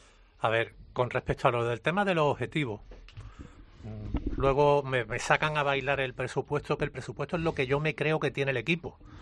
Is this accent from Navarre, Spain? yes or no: no; Málaga, Andalusia, Spain; ya que somos malagueños